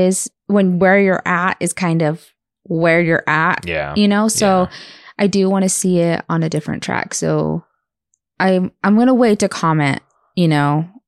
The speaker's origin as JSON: {"language": "English", "region": "Utah", "country": "United States", "said": "And we are from Utah. So we just did a quick trip down here."}